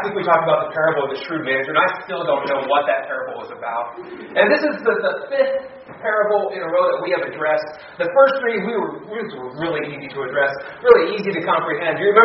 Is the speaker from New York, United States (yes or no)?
no; Ohio, United States; My wife grew up in Nebraska. I grew up in Ohio.